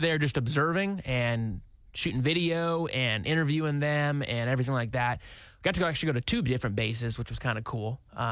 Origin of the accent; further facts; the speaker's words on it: Oklahoma, United States; And we told them we're from Oklahoma. They knew where Oklahoma was.